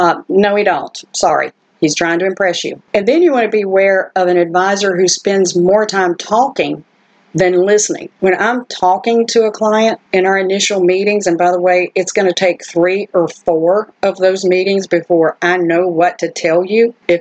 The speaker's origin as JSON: {"language": "English", "town": "Bullocks Creek", "region": "South Carolina", "country": "United States", "said": "I mean, I'm from Bullocks Creek, South Carolina, so I know how to talk on normal level"}